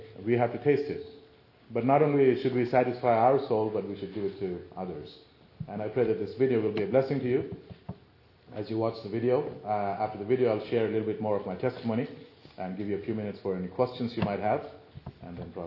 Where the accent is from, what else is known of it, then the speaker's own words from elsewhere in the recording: India; I'm from the country of India, born and raised in India. I sound a little different, don't I?